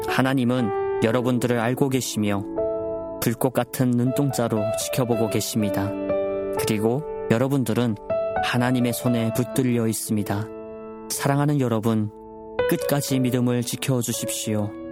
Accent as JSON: {"language": "Korean", "country": "North Korea", "said": "우리 고향 땅에도"}